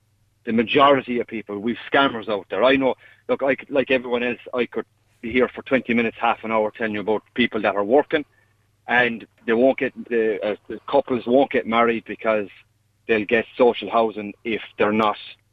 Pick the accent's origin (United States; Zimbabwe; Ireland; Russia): Ireland; We're a nanny state. We're too soft. As Irish people, we're completely, completely soft.